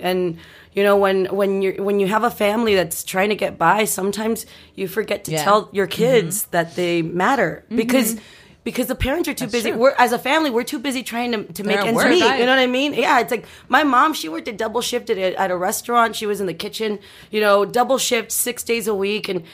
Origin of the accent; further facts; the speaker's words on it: San Juan, Texas, United States; San Juan, Texas, next to McAllen, Texas.